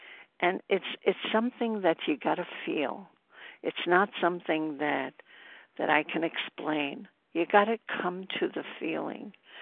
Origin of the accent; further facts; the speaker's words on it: Brooklyn, New York, United States; I'm from Brooklyn, but at this point, I'm in upstate.